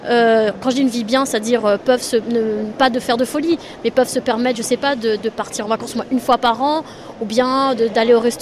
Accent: Réunion, France; moi, je viens de La Réunion, donc forcément, ça peut dire de rentrer chez moi le week-end.

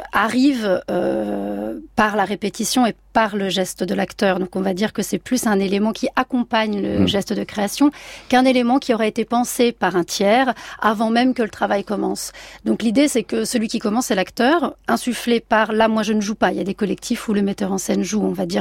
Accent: south of France, France; also born or lived in -; moi je viens donc du sud de la France. Enfin, j'ai grandi à partir de mes 11 ans là-bas

